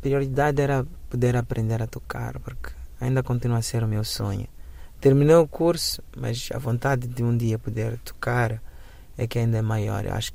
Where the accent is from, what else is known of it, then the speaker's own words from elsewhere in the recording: Mozambique; now in United States; Ou com orgulho maior do que eu tinha quando vivia em Moçambique.